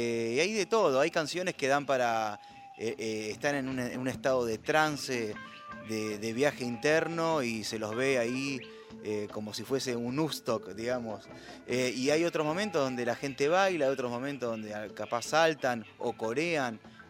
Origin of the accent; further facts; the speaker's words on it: Buenos Aires, Argentina; yo soy de Capital